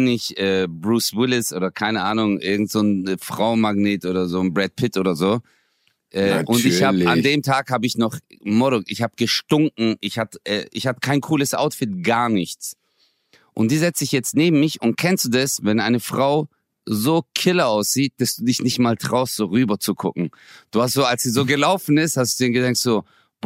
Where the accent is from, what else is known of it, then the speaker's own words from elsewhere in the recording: Stuttgart, Baden-Württemberg, Germany; ich bin aus Stuttgart. Die so, ja, und deine Eltern und so? Ich so, aus der Türkei.